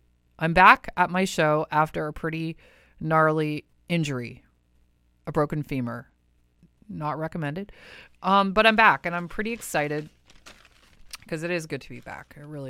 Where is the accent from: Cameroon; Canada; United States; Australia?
Canada; Windsor, Ontario; I'm from Windsor, across the river. We're like of the same era.